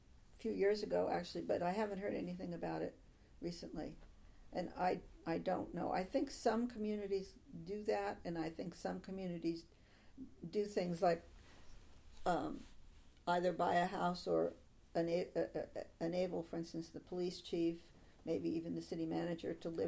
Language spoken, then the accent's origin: English; New Jersey, United States; now in Mill Valley, United States; I could say I'm from New Jersey.